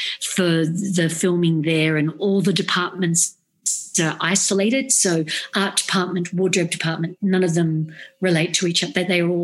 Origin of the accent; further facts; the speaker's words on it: Australia; Because we're Australian. I mean, we're an advantage that we're an island so far away from anybody else.